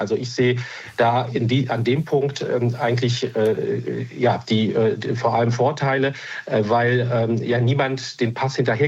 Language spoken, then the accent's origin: German; Germany; geflohen mit meinen Eltern, die politische Geflüchtete waren, damals aus dem kommunistischen Polen. Und erstmal als Pole aufgewachsen in Deutschland.